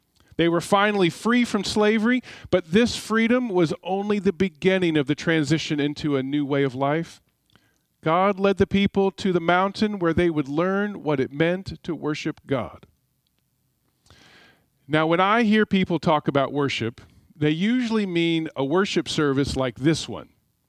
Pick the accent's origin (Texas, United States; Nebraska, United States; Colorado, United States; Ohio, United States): Texas, United States; Houston; I spent the first 23 years of my life there. I grew up in Houston. I went to public schools there.